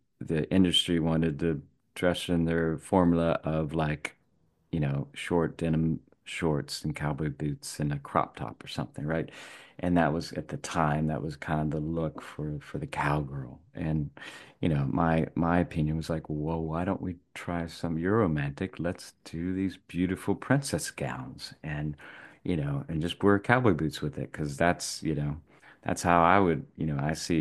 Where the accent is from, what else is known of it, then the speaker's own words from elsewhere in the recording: Nashville, Tennessee, United States; Like I said, I grew up in Nashville, and naturally my friends were musicians